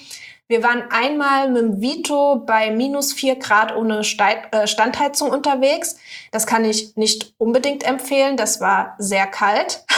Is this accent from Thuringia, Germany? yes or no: no; Saarland, Germany; Also Hustengutzje, das ist auf Saarländisch. Ich komme ja aus dem Saarland ursprünglich mal.